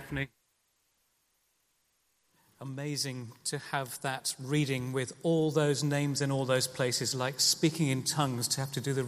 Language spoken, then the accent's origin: English; South India, India; I grew up in South India and was used to a lot of these tropical things